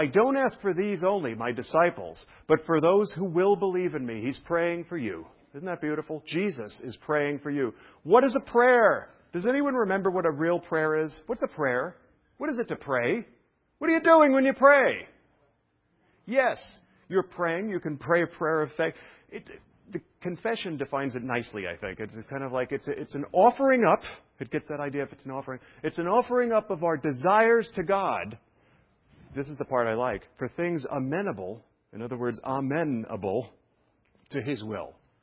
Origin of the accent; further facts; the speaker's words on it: New York, United States; When I was raised in Jewish New York, I've heard this 1,000 times.